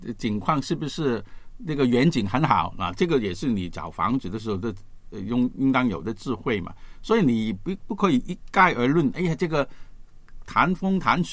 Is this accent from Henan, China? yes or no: no; Guangdong, China; Chinese is a second language; 奶奶我们广东人说是婆婆啦，